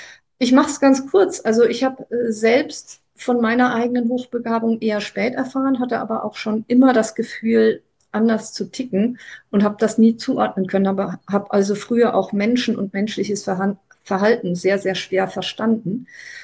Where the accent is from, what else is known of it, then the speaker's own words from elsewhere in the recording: Rhineland-Palatinate, Germany; now in Kiel, Germany; weil ich immer ans Meer wollte, bin ich nach Kiel gezogen zum Studium nach Kiel. Aber aufgewachsen bin ich in der Südpfalz